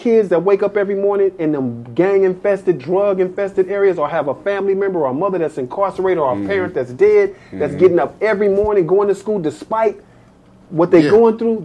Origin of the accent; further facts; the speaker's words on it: Los Angeles, California, United States; I'm from South Central born.